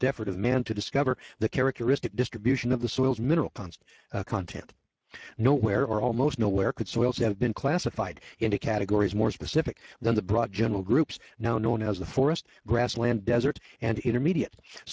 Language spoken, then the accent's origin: English; California, United States